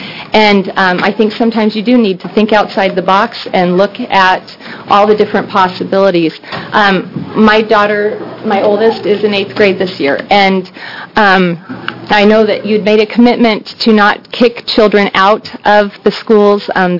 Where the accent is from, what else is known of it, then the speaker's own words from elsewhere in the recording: Silverton, Oregon, United States; We're from Silverton, and three of my six children attend ORVA, Virtual Academy.